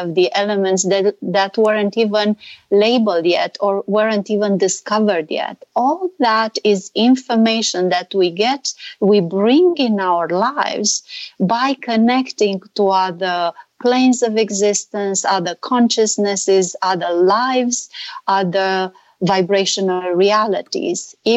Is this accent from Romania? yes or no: yes; Romania; English is a second language; I'm not Hungarian. I'm from Romania